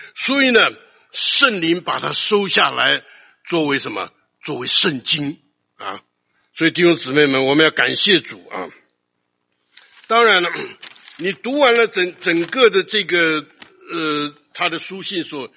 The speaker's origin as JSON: {"language": "Chinese", "country": "China", "said": "我们中国人呢常常讲，有人写信写这个文情并茂"}